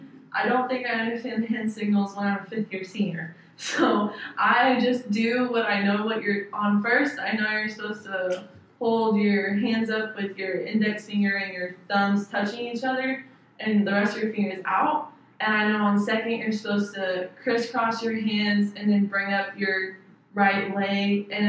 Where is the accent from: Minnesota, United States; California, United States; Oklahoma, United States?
Oklahoma, United States; like I mentioned before, I grew up in Oklahoma, and the big softball names were, I mean, you have the king of softball, Oklahoma softball, 45 minutes away from my house.